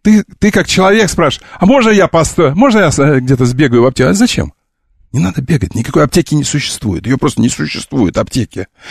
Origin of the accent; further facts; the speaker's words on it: Omsk, Omsk Oblast, Russia; Я серьезно говорю, я из Омска. Ну так вот, значит, слушай, я жил у завода «Полет». Я жил у завода «Полет».